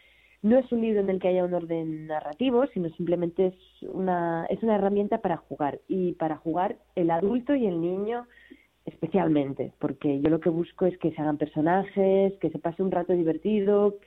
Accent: Vitoria, Basque Country, Spain; moved away; also born or lived in Catalonia; soy del País Vasco, de Vitoria más concretamente, pero bueno, llevo aquí ya, pues eso, desde el 2010, o sea, ya tengo mi hija, ya es catalana, o sea, ya estoy aquí.

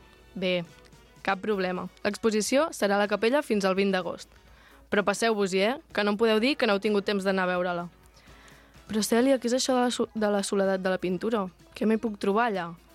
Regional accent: La Múnia, Catalonia, Spain; tinc 21 anys, sóc de la Múnia

